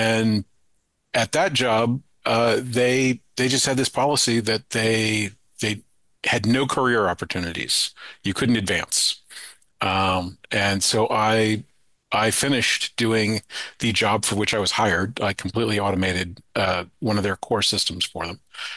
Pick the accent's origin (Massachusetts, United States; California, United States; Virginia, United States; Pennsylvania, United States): Virginia, United States; Charlottesville; Well, born and raised in Charlottesville, Virginia, as I'd mentioned on the pre-call, that's where I am right now.